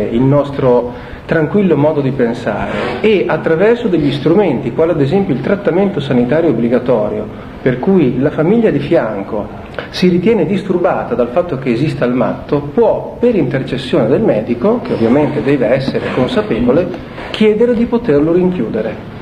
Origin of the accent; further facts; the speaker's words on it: Tuscany, Italy; nella mia infanzia il cosiddetto matto o il folle aveva un posto, vale a dire, nel mio paese di origine, toscano, c'era il cosiddetto matto del paese